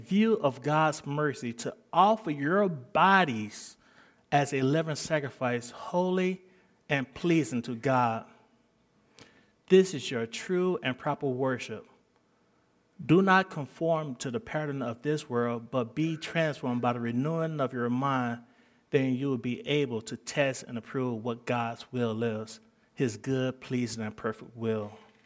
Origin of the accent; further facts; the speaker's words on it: Alabama, United States; moved away as an adult; now in Dallas, United States; Alabama is like 9 hours. My hometown is 9 hours from Dallas.